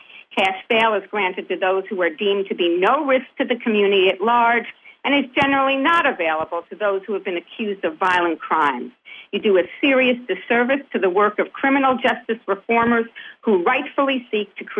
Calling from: Tivoli, New York, United States; I'm calling from Tivoli, New York.

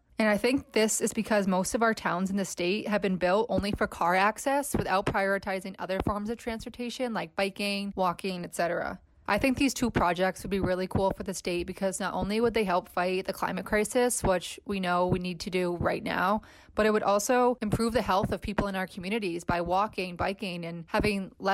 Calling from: Jaffrey, New Hampshire, United States; I'm 22 years old, and I'm calling from Jaffrey, New Hampshire.

